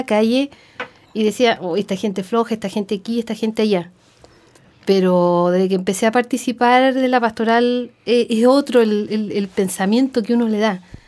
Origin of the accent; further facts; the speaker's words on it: Temuco, Araucanía, Chile; yo, por ejemplo, vengo de Temuco, yo con suerte iba a misa los domingos.